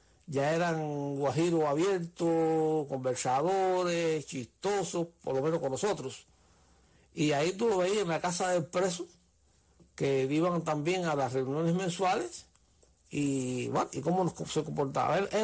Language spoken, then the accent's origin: Spanish; Las Villas, Cuba; los de Las Villas, de la provincia donde soy yo